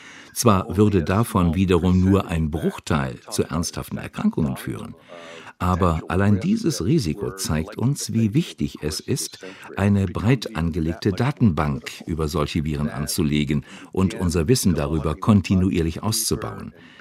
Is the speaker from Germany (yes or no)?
no; United States; Die Welt reagiert chaotisch, nicht zuletzt mein Heimatland, die USA.